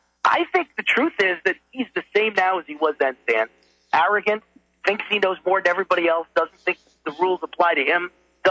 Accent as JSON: {"language": "English", "region": "Nevada", "country": "United States", "said": "in my home state here of Nevada. I may. I live in Las Vegas."}